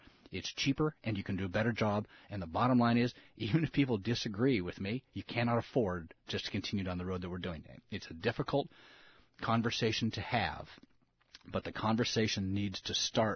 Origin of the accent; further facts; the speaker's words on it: King Salmon, Alaska, United States; When I was a kid growing up in King Salmon.